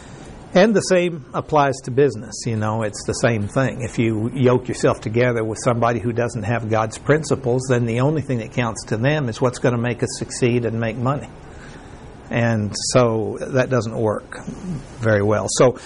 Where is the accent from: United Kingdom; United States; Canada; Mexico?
Mexico; I remember, because I grew up in Mexico, and we had sugar cane, and we had a mill.